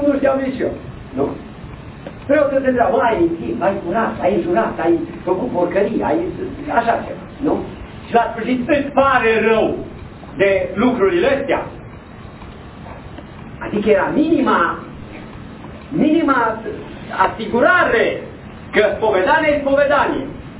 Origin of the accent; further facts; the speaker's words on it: Transylvania, Romania; Copiii se spovedeau în Ardeal, în satul meu, în Vinerea Florii.